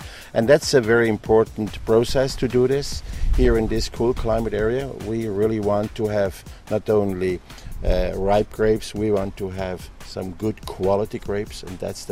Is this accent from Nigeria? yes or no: no; Switzerland; now in Nova Scotia, Canada; I'm originally from Switzerland.